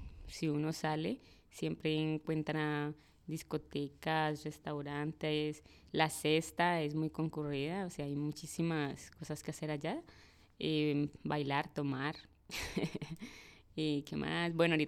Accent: Juanchito, Valle del Cauca, Colombia; Entonces yo soy de Juanchito. Estoy viviendo ahorita por Juanchito.

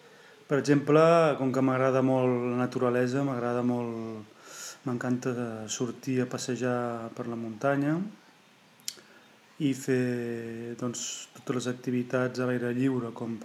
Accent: Barcelona, Catalonia, Spain; sóc de Barcelona

